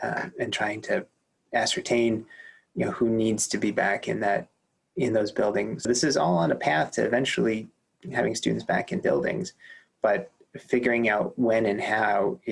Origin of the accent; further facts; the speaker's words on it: Des Moines, Iowa, United States; I am born and raised in Des Moines, Iowa.